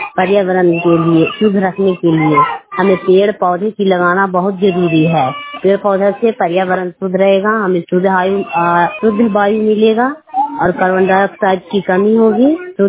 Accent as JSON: {"language": "Hindi", "town": "Brahmpuri", "country": "India", "said": "मैं ब्रह्मपुरी गांव की रहने वाली हूँ।"}